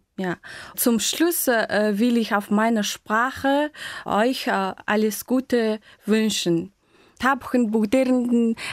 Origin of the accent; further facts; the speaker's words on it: Mongolia; German is a second language; Ich komme aus der Mongolei und ich bin im Jahr 1983 geboren. Und ich arbeite in der drittgrößten Stadt von der Mongolei als Deutschlehrerin seit 4 Jahren.